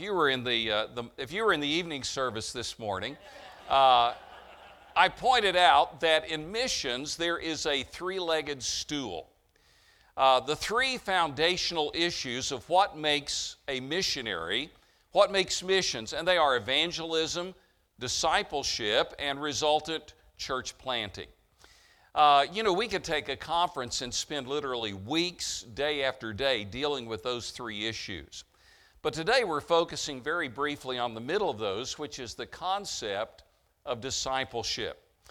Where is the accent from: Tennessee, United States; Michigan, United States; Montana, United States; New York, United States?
Tennessee, United States; I grew up in East Tennessee, and you know, when you grow up somewhere, you know the customs, you know the people, you know the idioms, you know all of those things